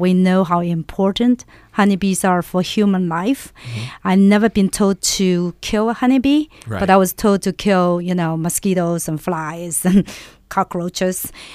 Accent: China; Well, I grew up in China

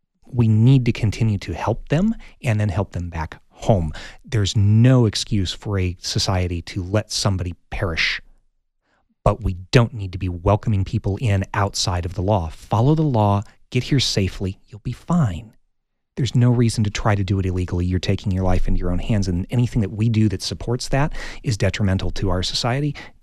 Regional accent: Gary, Indiana, United States; Gary, Indiana.

